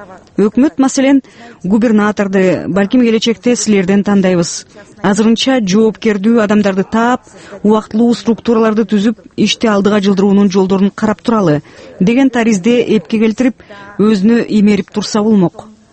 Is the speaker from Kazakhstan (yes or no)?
yes; Kazakhstan; Мен өзүм Казакстанда төрөлүп өскөм. Ал жакка тез-тез каттап турам.